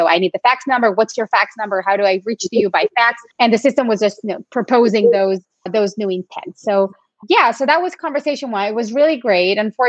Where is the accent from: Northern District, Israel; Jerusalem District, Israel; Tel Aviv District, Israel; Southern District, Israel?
Tel Aviv District, Israel; Tel Aviv; English is a second language; moved away as an adult; now in United States; I'm originally from Tel Aviv, Israel.